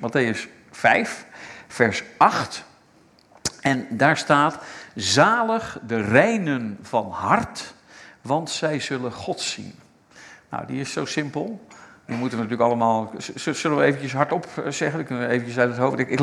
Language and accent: Dutch; Veenendaal, Utrecht, Netherlands; Ik kom uit Veenendaal, zoals de meesten van jullie weten.